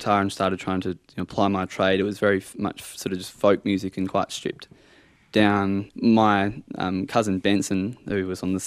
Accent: Geraldton, Western Australia, Australia; my childhood in a town like that has been, it's always been a paradise

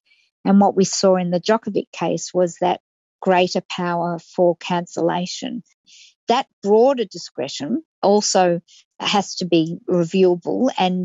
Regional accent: Australia; But the second point that you make is that as Australian citizens, we were blocked from leaving the country.

